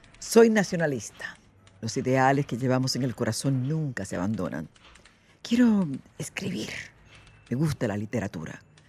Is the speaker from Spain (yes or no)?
no; Puerto Rico; Mientras lo hablemos, sabremos que somos puertorriqueños.